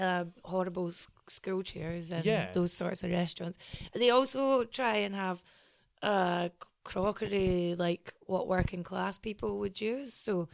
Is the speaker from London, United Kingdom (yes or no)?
no; Bathgate, Scotland, United Kingdom; Because you know I'm not from Glasgow.